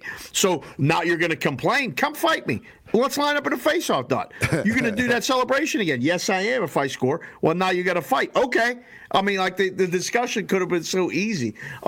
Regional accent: Pittsburgh, Pennsylvania, United States; I grew up in Pittsburgh, but I know Stan Smeal.

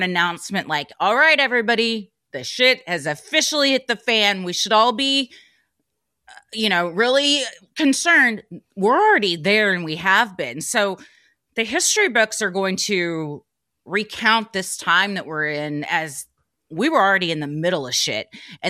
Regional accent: United States; As an American, if we land in your fucking country and try to take things over, we have no fucking right to do that.

